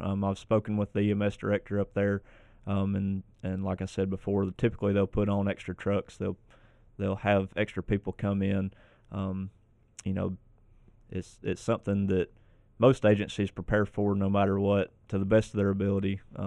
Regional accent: Clayton, Georgia, United States; why Clayton is there and why it is what it is. But, you know, I kind of like to think of it. It is my hometown, and as I told you earlier, I've been there for about 4 to 5 generations.

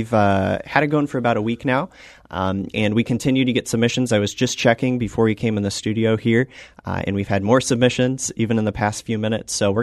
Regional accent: Illinois, United States; Well, I'm from the Illinois side, but I've been in and around the city my whole life.

